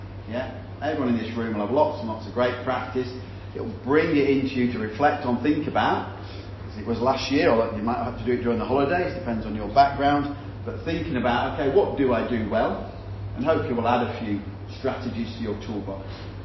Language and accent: English; England, United Kingdom; as you can tell I'm from England